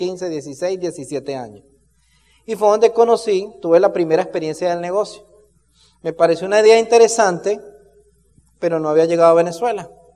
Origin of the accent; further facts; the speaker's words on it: Cali, Valle del Cauca, Colombia; born there; Yo soy el menor de 3 hijos. Nací en Cali, en Colombia.